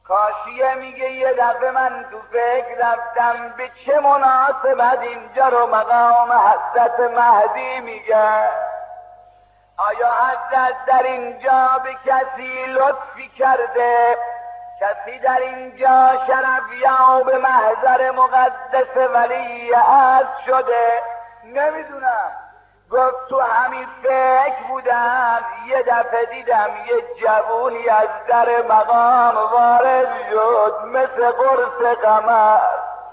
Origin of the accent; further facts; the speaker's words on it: Kashan, Isfahan, Iran; من از ایرانم. فرمود از کدوم شهری؟ گفتم از شهر کاشانم. گفت از کدوم محله؟ گفتم محله سلطان میرحمدم.